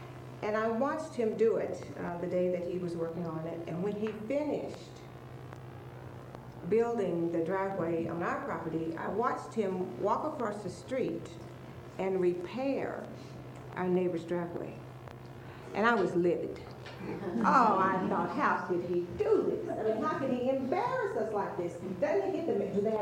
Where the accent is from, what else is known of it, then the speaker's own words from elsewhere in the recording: Philadelphia, Tennessee, United States; I grew up in Tennessee, a real small town called Philadelphia, Tennessee, near Knoxville, the Smoky Mountain area.